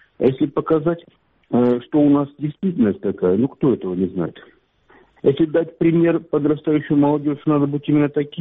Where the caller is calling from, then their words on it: Kramatorsk, Donetsk Oblast, Ukraine; Я из Краматорска